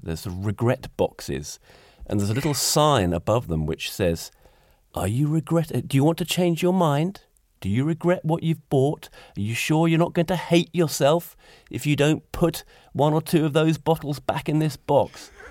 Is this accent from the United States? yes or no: no; United Kingdom; But as a Brit and coming from a country which has an alcohol problem